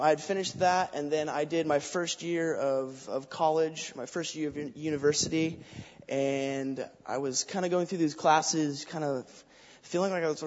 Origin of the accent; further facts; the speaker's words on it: Colorado, United States; now in California, United States; I was born and raised in Colorado. We've only lived in California in that area for about 5 years now, so.